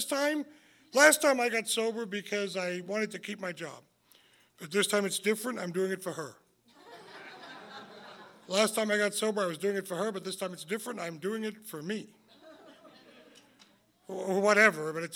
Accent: Leeds, Yorkshire and the Humber, United Kingdom; We stood in front of a liquor store in my hometown in Leeds, England

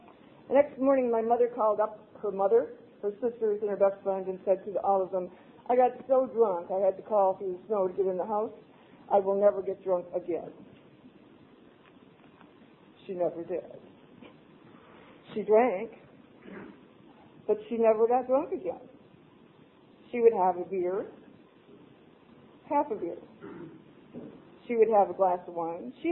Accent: Romeo, Michigan, United States; I grew up in Romeo.

